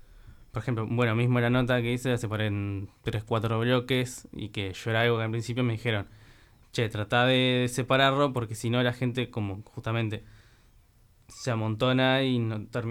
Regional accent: Montevideo, Uruguay; Soy de Montevideo, nací acá, viví acá toda mi vida.

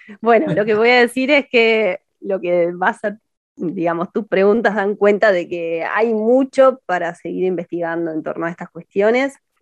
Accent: Uruguay; Todos nosotros, digamos, como ciudadanos uruguayos, hemos invertido en estos espacios

